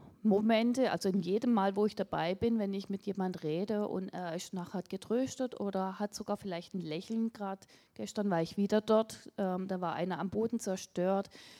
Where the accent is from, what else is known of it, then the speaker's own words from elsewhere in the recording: Kieselbronn, Baden-Württemberg, Germany; ich komme aus Kieselbronn, bin seit 28 Jahren verheiratet